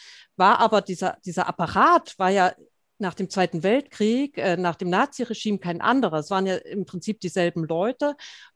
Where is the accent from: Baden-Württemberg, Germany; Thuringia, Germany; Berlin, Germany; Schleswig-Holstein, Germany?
Thuringia, Germany; So ist das bei uns in Thüringen auch.